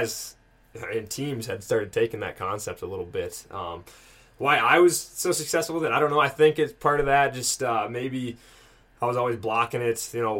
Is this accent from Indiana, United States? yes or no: no; Moorhead, Minnesota, United States; I'm from Moorhead, so it's right across the river from Fargo